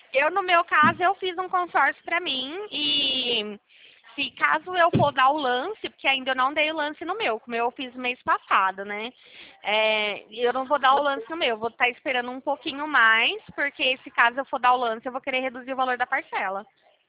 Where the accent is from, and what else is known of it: Ribeirão Preto, São Paulo, Brazil